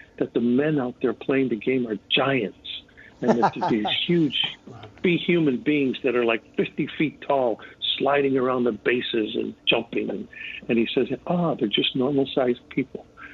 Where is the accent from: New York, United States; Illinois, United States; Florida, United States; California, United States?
Illinois, United States; Chicago; Oh, well, my wife is from Chicago too, so I mean, you know, there's no getting around it.